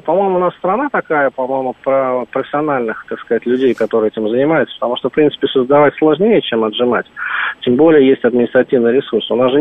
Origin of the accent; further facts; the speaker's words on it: Moscow, Russia; я сам такой коренной, ну не то что москвич, это уже, наверное, поругательное слово, но очень долго жил в Замоскворечье, там как раз вот в районе Пятницкой улицы